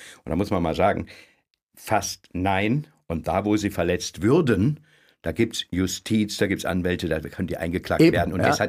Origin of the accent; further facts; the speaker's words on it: Baden-Württemberg, Germany; also born or lived in Siegen; now in Chemnitz, Germany; ich bin in Siegen im Westen geboren, ich bin im Süden aufgewachsen, Badener, ich bin in Chemnitz seit 26 Jahren und komme tatsächlich gestern aus Chemnitz hierher.